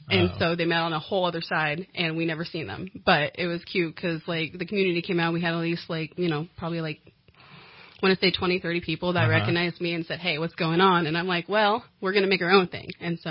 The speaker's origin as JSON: {"language": "English", "town": "Redding", "region": "California", "country": "United States", "said": "I'm actually from Redding, California. I'm a Wintu Indian. I'm from here."}